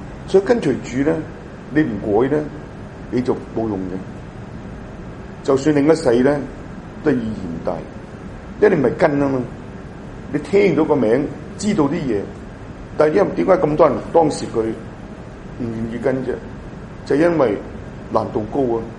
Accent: China; 我想這個中間路線不等於我們中國人所說的中庸之道

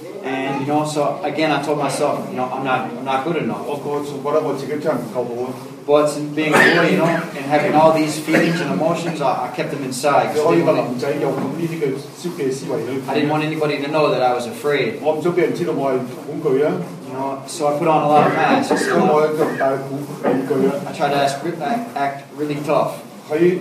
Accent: United States; And I come from the United States.

